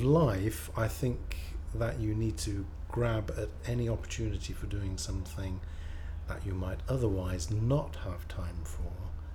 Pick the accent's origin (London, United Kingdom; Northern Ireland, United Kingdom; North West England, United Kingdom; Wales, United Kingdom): North West England, United Kingdom; Knutsford; I come from Knutsford in Cheshire, and I'm 62 years of age.